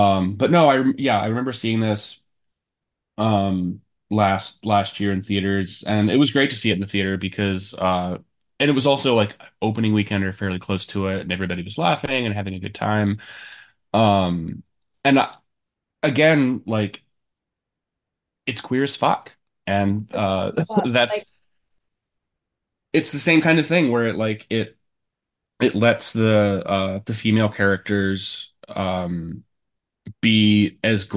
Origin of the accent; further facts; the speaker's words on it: Midwest, United States; I'm the white guy I'm a white guy from the Midwest.